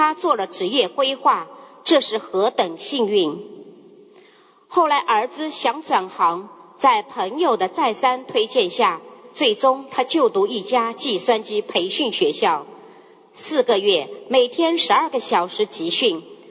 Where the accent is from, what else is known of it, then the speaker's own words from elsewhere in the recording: China; 我来自中国